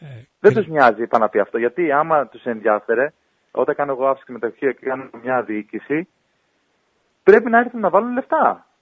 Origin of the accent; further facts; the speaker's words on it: Sweden; Είμαι από Σουηδία, είμαι 35 χρόνια εκεί.